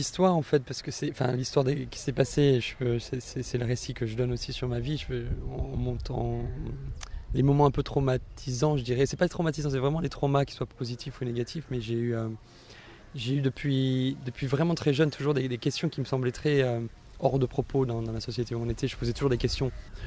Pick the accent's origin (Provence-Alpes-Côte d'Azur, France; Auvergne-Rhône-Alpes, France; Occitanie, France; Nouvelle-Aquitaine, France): Provence-Alpes-Côte d'Azur, France; Nice; je suis né à Nice, dans le sud-est de la France, en 86, donc il y a 33 ans, d'un père espagnol et d'une mère allemande. Et en fait, j'ai vécu toute ma jeunesse dans le sud de la France. J'ai étudié à Aix-en-Provence.